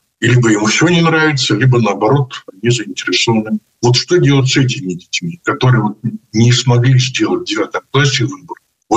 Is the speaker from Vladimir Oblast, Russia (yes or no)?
no; Krasnoyarsk, Krasnoyarsk Krai, Russia; я сам из Красноярска